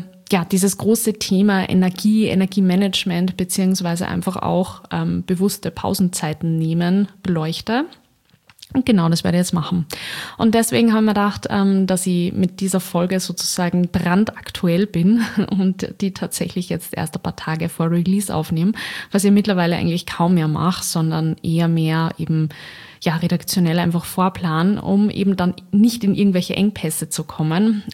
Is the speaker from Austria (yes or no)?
yes; Linz, Upper Austria, Austria; Ich komme eigentlich ja aus Linz, habe aber Familie in Nordtirol